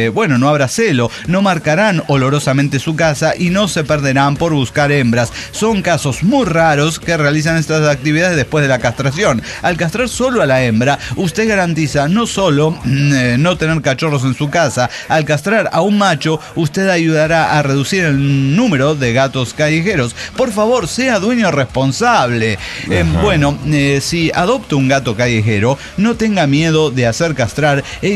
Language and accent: Spanish; Mexico; yo como mexicano, o sea, quinta generación.